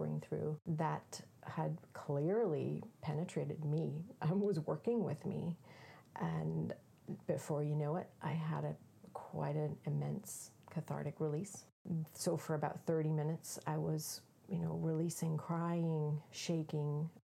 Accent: Belfast, Northern Ireland, United Kingdom; I grew up in Belfast, or near Belfast in Northern Ireland, in the Troubles.

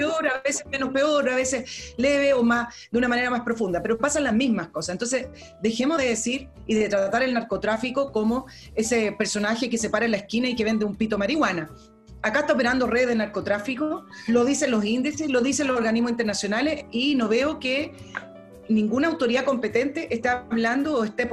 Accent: Chile; Pero estamos todos ahí abajo porque somos todos chilenos.

